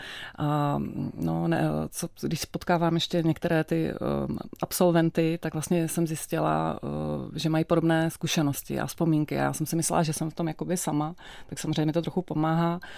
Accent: Prague, Czechia; Praha 4 až Praha 12, okraj Prahy, Písnice, nově postavené sídliště, které trochu připomínalo panel story Věry Chytilové, prostě bloky paneláků, bahno, a tam jsme se nastěhovali

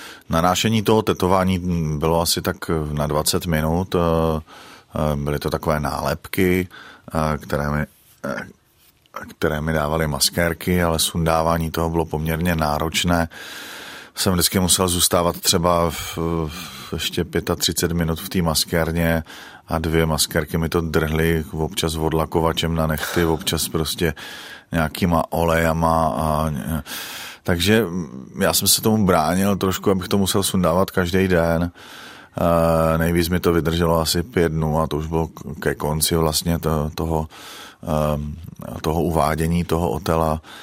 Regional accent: Moravian-Silesian Region, Czechia; accent: Ostrava; stačí, když mi po telefonu zavolá táta, to se přehodí jak šalterpak a okamžitě mluvím ostravsky

